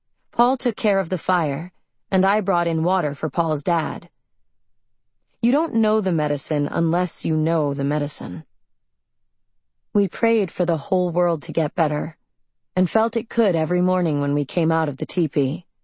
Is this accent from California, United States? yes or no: yes; Moraga, California, United States; I grew up in Moraga, which is a suburb just on the other side of the Oakland Hills, which makes me even more Oakland Hills than the Oakland Hills kids. So I grew up with money, a pool in the backyard